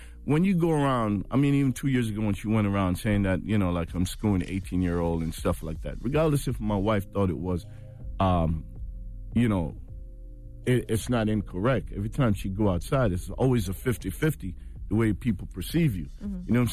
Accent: Brooklyn, New York, United States; You know, he's from the Bronx. I'm from Brooklyn.

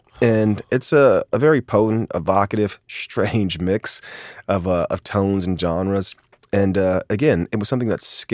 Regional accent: Miami, Florida, United States; But I remember growing up in Miami, there were all these stories about these black boys

